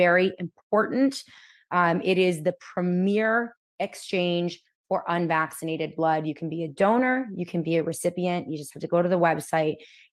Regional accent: Rochester, New York, United States; groups here in Rochester, New York, to save people and get them out of hospitals right here in my hometown.

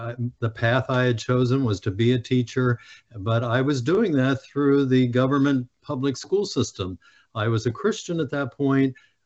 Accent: Pennsylvania, United States; I'm from Pennsylvania, and tested the waters and took two courses.

